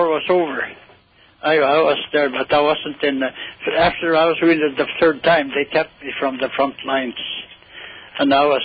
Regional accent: Hatton, United States; Yes, I am. I grew up, I was a small boy then, you know.

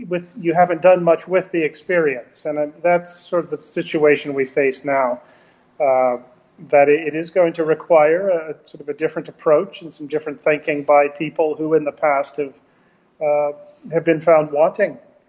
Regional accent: United States; But at the same time, as an American, you know, we have an obligation

